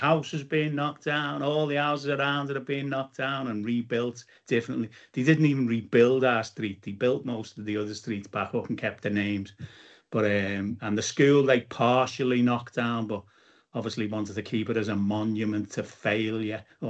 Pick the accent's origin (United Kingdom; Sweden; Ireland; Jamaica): United Kingdom; Bootle, North West England; I left school in 83, so it was like late 60s, 70s, 80s, growing up in Bootle in a two up, two down terraced house in a, you know, a little compact street.